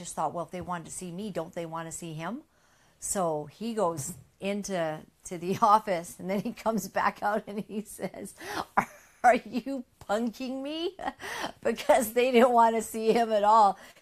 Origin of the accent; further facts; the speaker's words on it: Canada; We are free citizens. We are Canadian citizens.